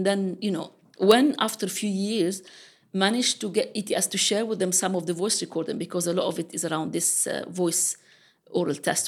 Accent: Pakistan; Or they were told, you go back to India and I'm from Pakistan.

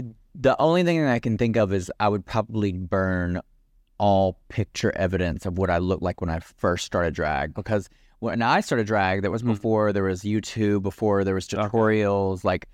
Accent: Alabama, United States; born there; I'm a normal person, even though I was born in Alabama.

